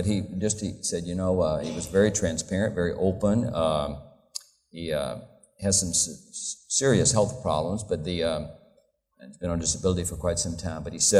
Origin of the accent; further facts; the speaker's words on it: Deep South, United States; I'm from the Deep South. I never thought you ought to pay anybody to exercise.